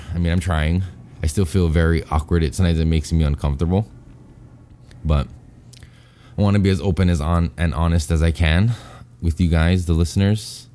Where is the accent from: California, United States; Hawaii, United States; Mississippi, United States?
Hawaii, United States; Those states, I'm from Hawaii, so to me, they're pretty much the same.